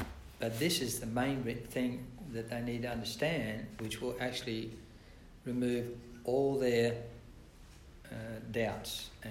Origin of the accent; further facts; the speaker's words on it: North India, India; because I'm from North India, I'll follow this particular form of the Lord